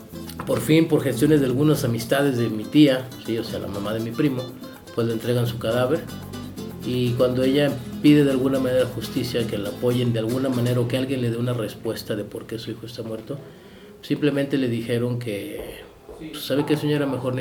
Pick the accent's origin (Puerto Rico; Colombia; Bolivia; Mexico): Mexico; Tampico, Tamaulipas; soy de Tampico, Tamaulipas. No radico actualmente ahí, pero bueno, voy muy seguido, mi familia está allá, mi madre, mis hermanos.